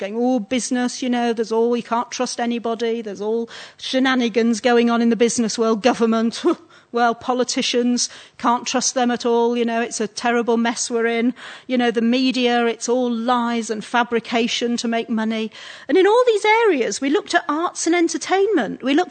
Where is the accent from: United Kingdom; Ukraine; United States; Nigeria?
United Kingdom; Scarborough, Yorkshire and the Humber; we were up in Scarborough, which is my hometown